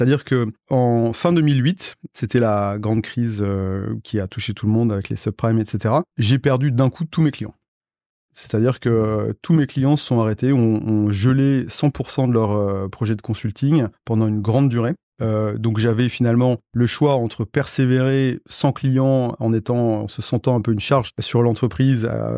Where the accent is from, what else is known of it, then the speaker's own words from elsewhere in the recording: Saint-Jean-d'Angély, Nouvelle-Aquitaine, France; Moi, je suis du sud-ouest. J'ai grandi dans un petit village à 150 km de Bordeaux, près de La Rochelle, qui s'appelle Saint-Jean-d'Angély.